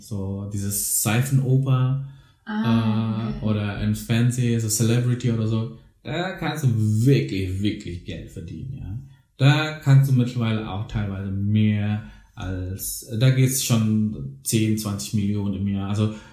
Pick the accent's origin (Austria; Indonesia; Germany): Indonesia; weil ich einfach auch in Indonesien war und das ist einfach mein Land, meine Heimat